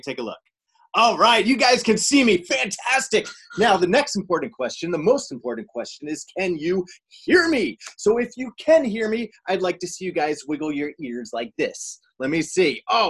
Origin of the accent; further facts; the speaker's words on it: Silver Spring, Maryland, United States; Really close. I grew up in Silver Spring, Maryland. And I went back home and I went to in my mom's old room there.